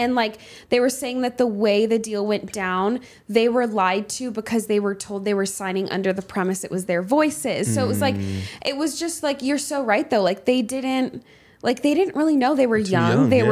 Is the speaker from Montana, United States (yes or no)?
no; Los Angeles, California, United States; growing up in L.A.